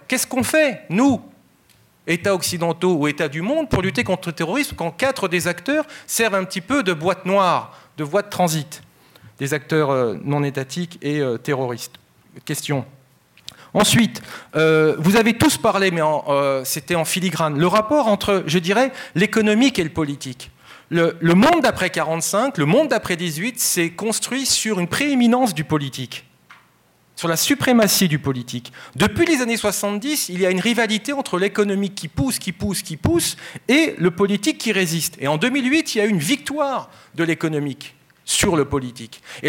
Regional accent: France; puisque je suis français

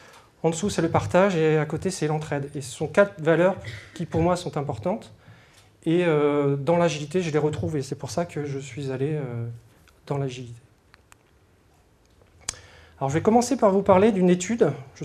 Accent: Rennes, Brittany, France; Et moi, je viens de Rennes

